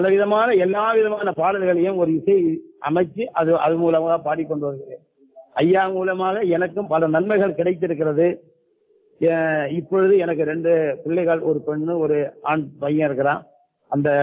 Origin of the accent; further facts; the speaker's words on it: Tamil Nadu, India; moved away as an adult; now in Chennai, India; என்னுடைய சொந்த ஊர் வந்துட்டு கன்னியாகுமரி மாவட்டம், கேரளா ஊர் பக்கத்து தேசம். ஆகையினால் நான் படித்ததெல்லாம் மலையாளம்தான். நான் 68 SSLC படித்ததெல்லாம் மலையாளம்தான். 72 நான் சென்னைக்கு வந்தேன்.